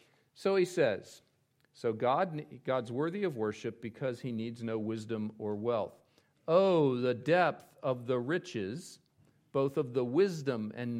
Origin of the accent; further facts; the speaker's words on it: East Coast, United States; accent: East Coast; And maybe you're not hearing the difference between my U and my A there because of my East Coast accent